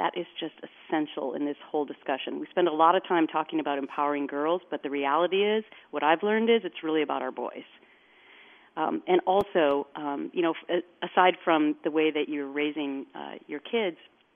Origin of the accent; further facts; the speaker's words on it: Anoka, Minnesota, United States; my best friend growing up in Anoka